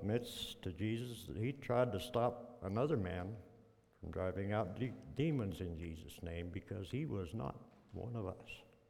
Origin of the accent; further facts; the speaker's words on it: Rocky Ford, Colorado, United States; I think back to growing up in Otero County. Phyllis can vouch for this. We had towns that, Phyllis and I are from Rocky Ford.